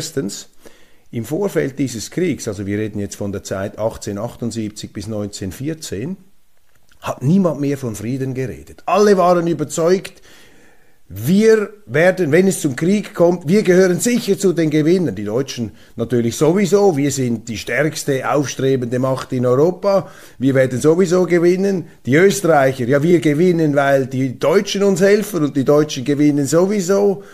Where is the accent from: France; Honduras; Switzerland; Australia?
Switzerland; Zurich; Und ich bin ja Zürcher mit Migrationshintergrund. Das heißt, mein Vater stammt ursprünglich aus dem Kanton St. Gallen.